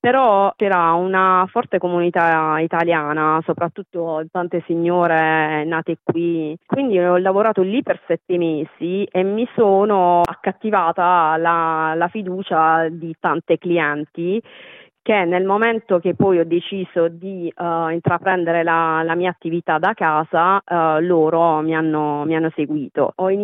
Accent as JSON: {"language": "Italian", "region": "Apulia", "country": "Italy", "moved": "yes", "lives_now": "Sydney, Australia", "said": "Io sono pugliese, della provincia di Bari. Siamo arrivati qui tramite il lavoro di mio marito."}